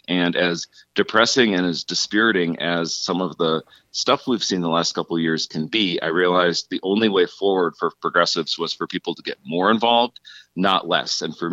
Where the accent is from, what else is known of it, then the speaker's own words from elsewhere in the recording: Northfield, Minnesota, United States; I'm a lifelong Minnesotan. I grew up in Northfield with Paul Wellstone as my hometown hero